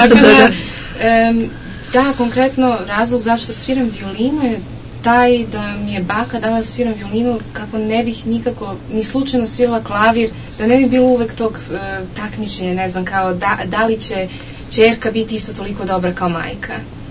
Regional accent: Vienna, Austria; born there; Moja mama iz Beograda, tata mi je iz Beča, ja sam rođena u Beču, sviram violinu, tamo I studiram

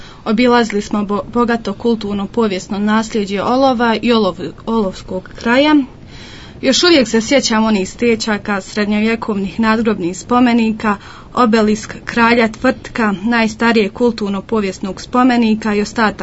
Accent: Livno, Federation of Bosnia and Herzegovina, Bosnia & Herzegovina; now in Vareš, Bosnia and Herzegovina; maturantica sam u Mešovite srednje škole Norbert 2. Potičem iz Livna, trenutno živim u Varešu, u maloj školi ustanovi časnih sestara za odgoj i prihvat djeci.

